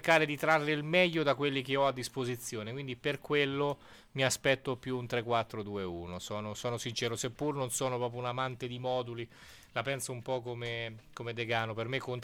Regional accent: Naples, Campania, Italy; born there; Tanto io ci sono anche nato a Napoli, non ho mai avuto il piacere di viverci in una città meravigliosa, però sì, sono nato a Napoli

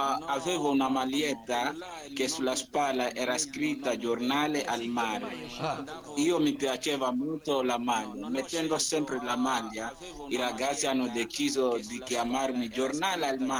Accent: Coast, Kenya; Io vengo dal Kenya

